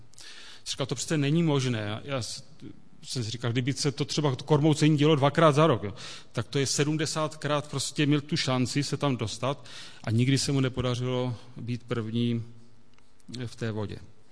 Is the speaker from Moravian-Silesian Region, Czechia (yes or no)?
yes; Havířov, Moravian-Silesian Region, Czechia; A protože jsem vyrůstal v Havířově, tak všechny biblické příběhy se odehrávaly v Havířově